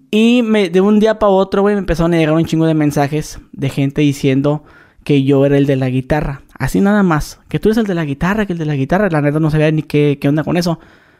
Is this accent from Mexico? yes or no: yes; Mexico; el acento tal vez tenemos el mismo porque somos de México